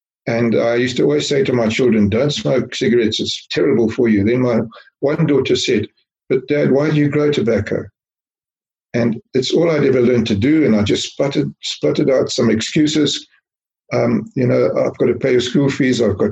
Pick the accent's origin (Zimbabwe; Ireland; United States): Zimbabwe; born there; I was born in Zimbabwe. I was brought up here.